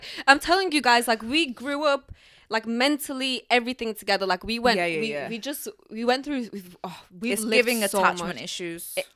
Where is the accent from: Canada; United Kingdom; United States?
United Kingdom; Leeds, Yorkshire and the Humber; so we grew up in Leeds. By the way, guys, I'm in my life. I'm in Leeds.